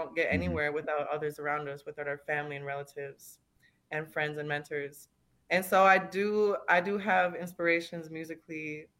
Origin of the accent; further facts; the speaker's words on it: St. Michael, Minnesota, United States; So I'm from St. Michael, Minnesota, and then I grew up there.